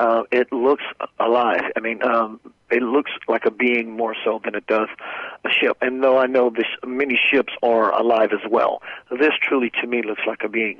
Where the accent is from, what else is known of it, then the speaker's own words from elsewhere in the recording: Louisiana, United States; My parents, I grew up in South Louisiana.